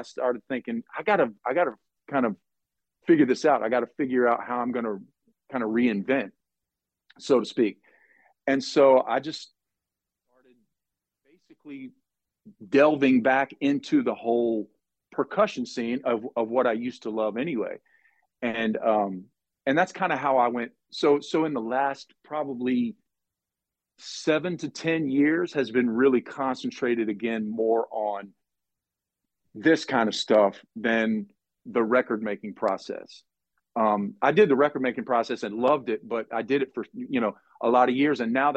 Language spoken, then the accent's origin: English; Florida, United States; now in Nashville, United States; I grew up in Florida, South Florida, and I got into all these Latin musics